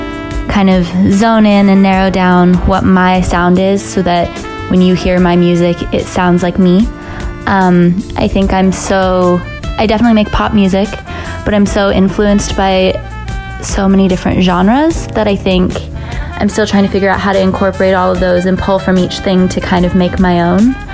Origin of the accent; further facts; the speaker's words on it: Salt Lake City, Utah, United States; moved away as an adult; I grew up in Salt Lake City, Utah. I lived there until I was 18. But most of my family is from Brazil, so I do feel very strongly tied to Brazil as well.